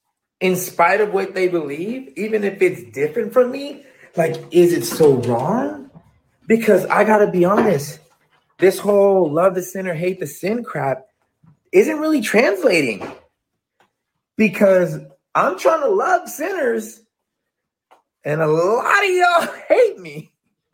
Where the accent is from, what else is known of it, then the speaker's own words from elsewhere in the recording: United States; born there; Hella grateful that I was born in America where I have a church in every freaking corner